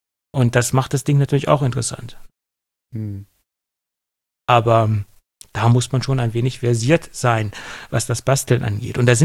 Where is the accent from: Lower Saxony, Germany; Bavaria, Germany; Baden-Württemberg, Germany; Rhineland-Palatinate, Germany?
Lower Saxony, Germany; Göttingen; der Wienerwald bei uns in Göttingen